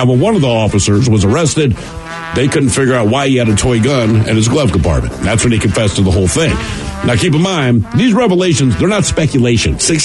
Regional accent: Baltimore, Maryland, United States; That's my hometown, by the way. Wow. Yep, Baltimore City.

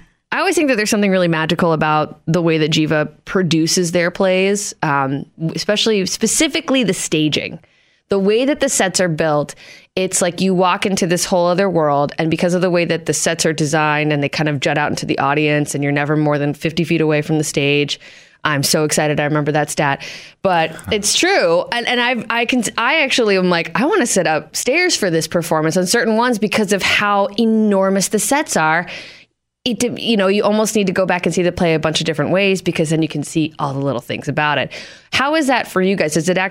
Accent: Virginia, United States; He must have lived in a really nice place because I'm from Northern Virginia and that's not anywhere.

